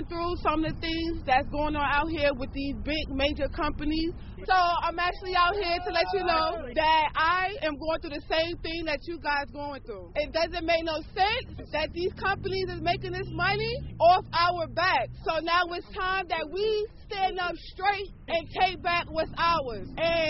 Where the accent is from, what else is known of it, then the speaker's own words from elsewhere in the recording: Brooklyn, New York, United States; And I'm actually from Brooklyn, New York.